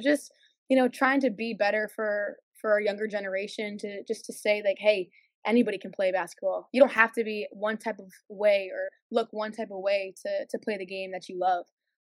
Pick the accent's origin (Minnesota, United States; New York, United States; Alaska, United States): New York, United States; Buffalo; Yeah, I mean, you know, coming out of Buffalo, like, you know